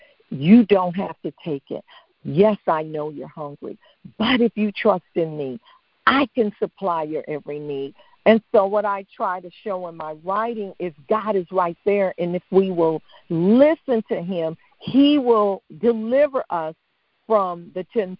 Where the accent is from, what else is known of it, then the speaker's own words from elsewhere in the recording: St. Louis, Missouri, United States; I am from St. Louis in the Midwest, the gateway to the arch.